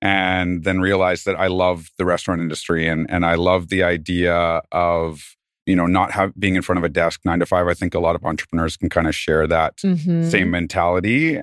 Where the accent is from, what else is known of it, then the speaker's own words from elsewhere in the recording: Cassiar, British Columbia, Canada; also born or lived in North Vancouver; So I was born at Lionsgate Hospital in North Van, and then I think when I was like 6 weeks old, I went up to this mining town on like the BC Yukon border called Cassiar.